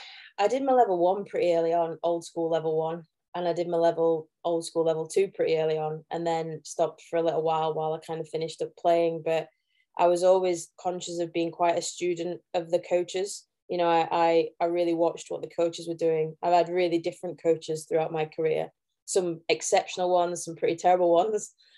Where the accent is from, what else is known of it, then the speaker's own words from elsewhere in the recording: Sheffield, Yorkshire and the Humber, United Kingdom; So I'd got signed up for a football academy with Sheffield Wednesday, that were my kind of club, my hometown club.